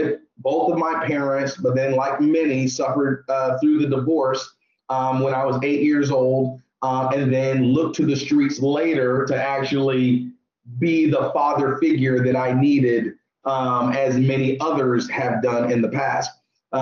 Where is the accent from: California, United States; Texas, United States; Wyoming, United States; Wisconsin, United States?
California, United States; San Jose; I'm actually born and raised in the Bay Area, San Jose, California. I'm 47 years old.